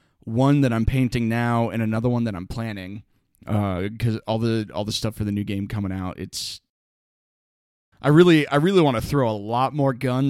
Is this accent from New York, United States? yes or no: yes; New York, United States; I am a New Yorker.